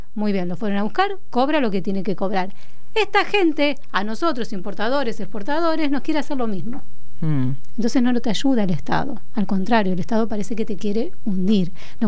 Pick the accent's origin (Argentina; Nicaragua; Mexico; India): Argentina; pero lo hablo desde el lugar humilde, como argentino